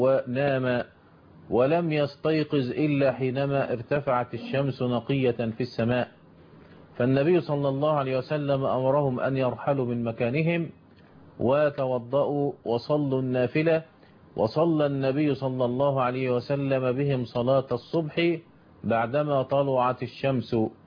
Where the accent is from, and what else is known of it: Egypt